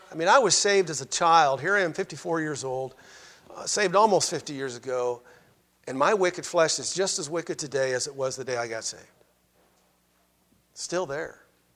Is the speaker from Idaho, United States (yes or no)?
yes; Idaho, United States; moved away as an adult; now in Johnson City, United States; one of the most shocking things to me when I came here 30 years ago was knocking on doors. I came from Idaho, and 60% of the people were Mormon.